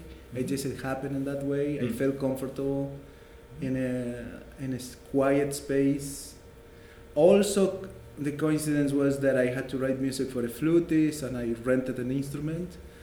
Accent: Misiones, Argentina; also born or lived in Santa Fe; now in New York, United States; I was born in Argentina, very close to Brazil, in an area of kind of intense nature. Mm-hmm. The Iguazu Falls are close to my hometown.

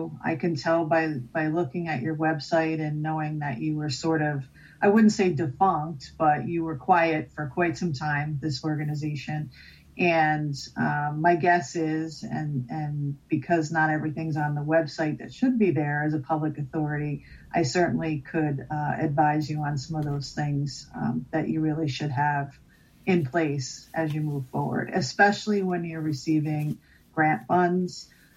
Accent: Albany, New York, United States; I'm from Albany, New York.

